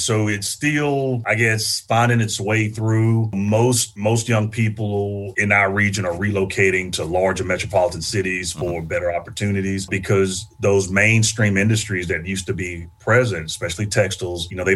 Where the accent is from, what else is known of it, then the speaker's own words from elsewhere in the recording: Chester, Pennsylvania, United States; I grew up in Chester, Pennsylvania, just south of Philly, just north of Delaware. And Chester's really an interesting little town, industrial town.